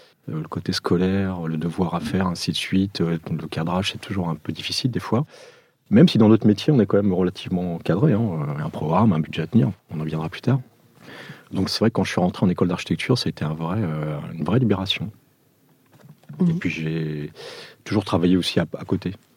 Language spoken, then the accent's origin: French; Portugal; now in France; je suis portugais d'origine. Français d'adoption. Je suis arrivé en France en 1974